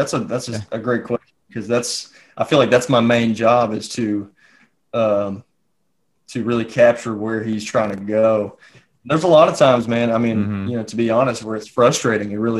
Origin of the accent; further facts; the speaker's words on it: Kentucky, United States; he's from Kentucky, I'm from Kentucky